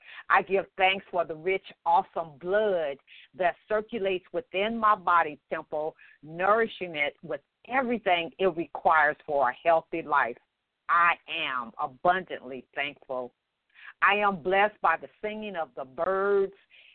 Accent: Los Angeles, California, United States; she's going to be sharing with us some of the programs that she has that's operating right there in my hometown, Los Angeles.

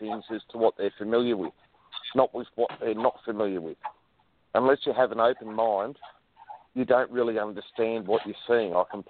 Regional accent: New South Wales, Australia; I'm from New South Wales, mid-north coast of New South Wales. I'm about maybe 200 miles north of Sydney.

